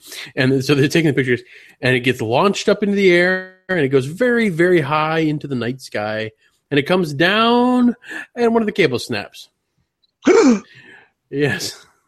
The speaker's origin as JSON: {"language": "English", "country": "United States", "said": "Of course, they would expect that since I'm an American."}